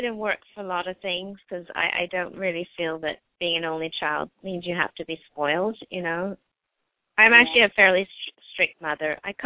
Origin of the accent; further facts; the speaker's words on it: Denmark; Yeah, I'm originally from Denmark